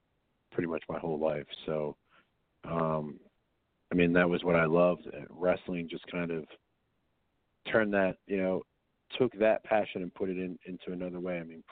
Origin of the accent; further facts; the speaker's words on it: Delaware, United States; Obviously I grew up in Delaware, you know, so it kind of just transcended from that area